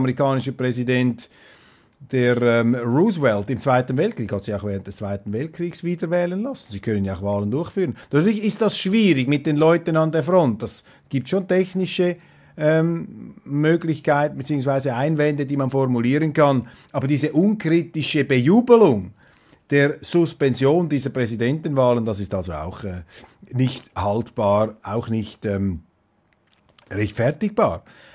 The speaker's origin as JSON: {"language": "German", "region": "Saxony-Anhalt", "country": "Germany", "said": "verzeihen das jetzt als Sachsen-Anhaltiner, wenn das richtig formuliert ist"}